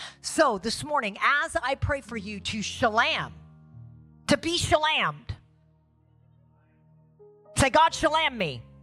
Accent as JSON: {"language": "English", "region": "the South", "country": "United States", "said": "But I'm from the South and we say shalom because it rhymes with bam."}